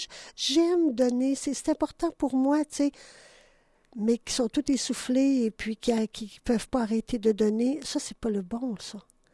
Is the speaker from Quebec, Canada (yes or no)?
no; Ontario, Canada; born there; first language English/French; C'est parce que moi, vous le savez, je suis née en Ontario. Ma langue natale est et l'anglais et le français.